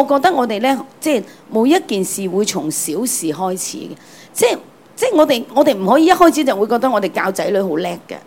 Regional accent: China; 我哋中國人有一句叫做初歸新抱，落地孩兒

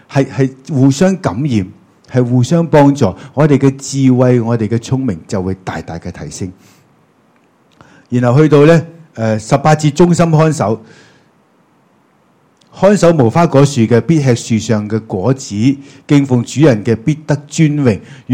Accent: China; 屋企人问佢嘅嘢，同我哋中国人问嘅嘢好唔同。

